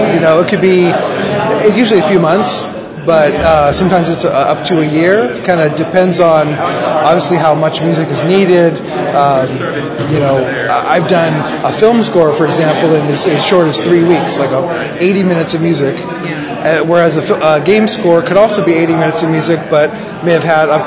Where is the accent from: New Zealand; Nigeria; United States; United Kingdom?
United States; even though I'm American and have no training doing it